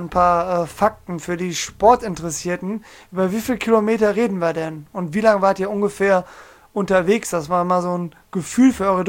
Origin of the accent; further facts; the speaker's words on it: North Rhine-Westphalia, Germany; Also ich komme ja hier aus Nordrhein-Westfalen, Oberbergischer Kreis für alle Ortskundigen.